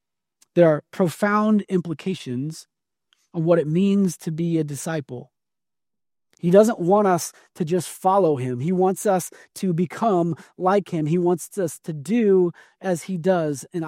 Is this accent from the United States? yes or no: yes; Kansas City, Missouri, United States; I know all about Patrick Mahomes. I grew up in Kansas City. How can you not?